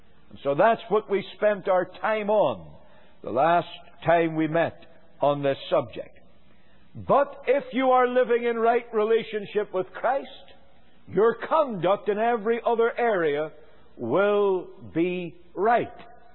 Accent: Ireland; I come from Ireland where we fiddle. We don't violinize.

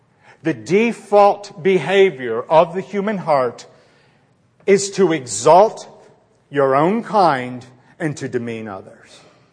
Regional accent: Scotland, United Kingdom; I came from Scotland

